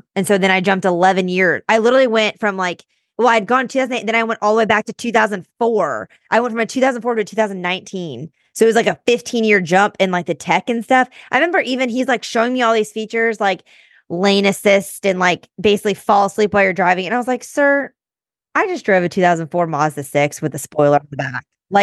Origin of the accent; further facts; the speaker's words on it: Kentucky, United States; Well, I remember like I'm from Kentucky. I went to Clemson.